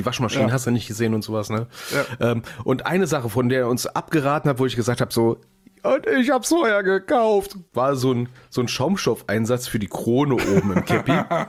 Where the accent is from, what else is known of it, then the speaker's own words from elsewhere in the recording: Berlin, Germany; born there; ich als gebürtiger Berliner